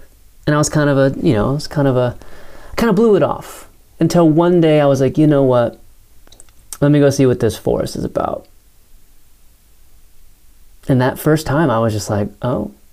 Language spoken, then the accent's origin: English; California, United States; to me as an American or a Southern Californian